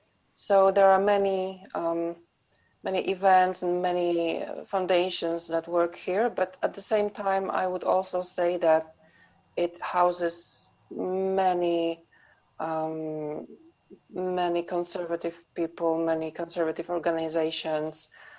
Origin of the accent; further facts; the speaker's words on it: Subcarpathian Voivodeship, Poland; also born or lived in Krakow; now in Warsaw, Poland; I live in Warsaw. Mm-hmm. I come from Subcarpathia, which is Podkarpatia